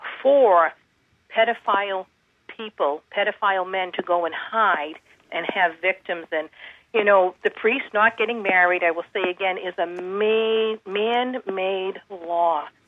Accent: Dorchester, Massachusetts, United States; I was raised in Dorchester and as a Catholic, and I went to parochial school for a bit of my life.

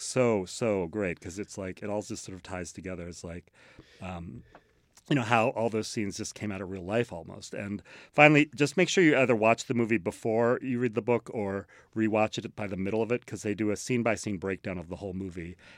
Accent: Midwest, United States; I'm from the Midwest, so I was like, yes.

